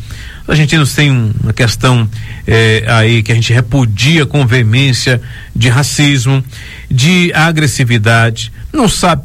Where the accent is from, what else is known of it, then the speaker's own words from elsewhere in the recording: Mutans, Bahia, Brazil; Mutans é minha terra também, né?